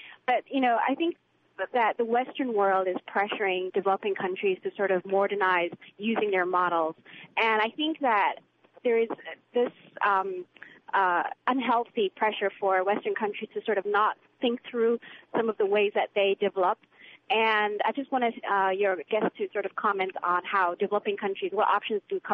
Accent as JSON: {"language": "English", "country": "Somalia", "said": "I'm from Somalia, and I come from a country that, you know, a lot of people have been nomads for, you know, for thousands of years"}